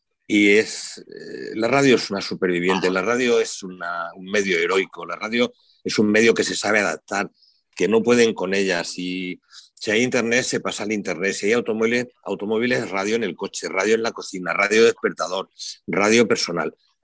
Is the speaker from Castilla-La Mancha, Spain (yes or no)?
no; Yecla, Region of Murcia, Spain; Radio Juventud de Yecla, que era mi pueblo natal